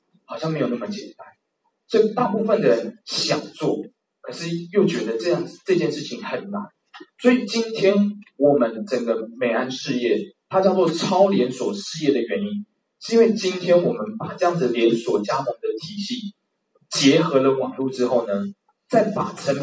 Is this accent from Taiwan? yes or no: yes; Taiwan; 我们台湾人最厉害的一件事情就是买人家的成功模式。